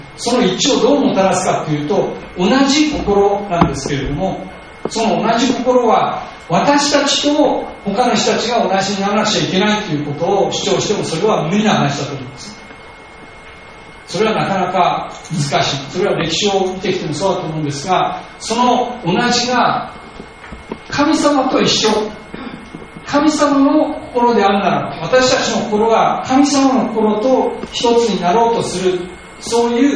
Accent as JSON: {"language": "Japanese", "town": "Urawa", "region": "Saitama", "country": "Japan", "tie": "born or raised there", "also_born_or_lived": "Hokkaido", "said": "私は私は北海道生まれて、10歳の時に埼玉県にこう越してきたわけなんですけれども、浦和というところでしたけれども"}